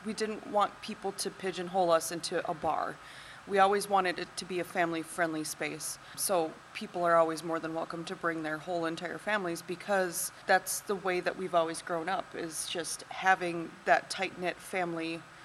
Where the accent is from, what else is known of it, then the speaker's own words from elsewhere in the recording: Grand Rapids, Minnesota, United States; I'm actually from the Grand Rapids area. I grew up here, graduated from Grand Rapids High School